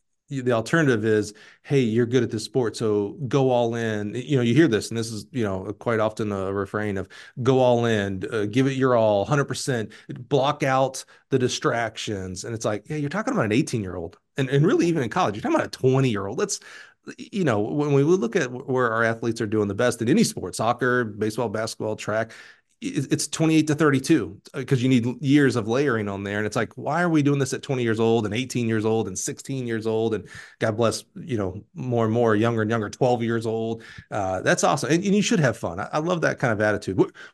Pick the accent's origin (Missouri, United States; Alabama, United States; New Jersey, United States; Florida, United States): Alabama, United States; I remember, growing up in Alabama, and all of our football coaches were all the other sport coaches.